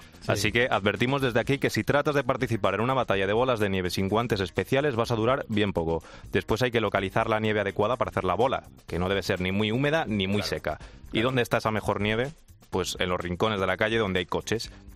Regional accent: Madrid, Community of Madrid, Spain; somos de Madrid y vemos poca nieve en general.

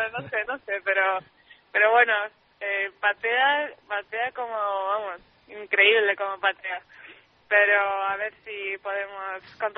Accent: Spain; cada vez somos más españolas

